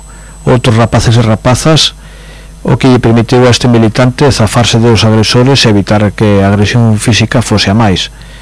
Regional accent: Galicia, Spain; podemos decir como galegos e galegas que no noso país sería votado pola maioría

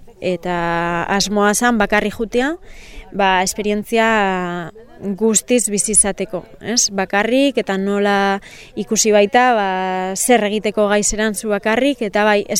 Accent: Deba, Basque Country, Spain; Debatik nator, Gipuzkoatik.

